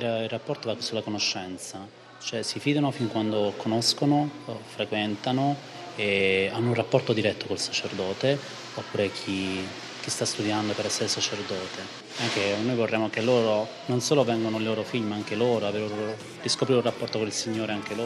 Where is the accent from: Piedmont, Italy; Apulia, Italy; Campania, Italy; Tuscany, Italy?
Apulia, Italy; Foggia; a Foggia, perché sono di Foggia, l'oratorio è sempre di Giuseppino di Foggia, sono cresciuto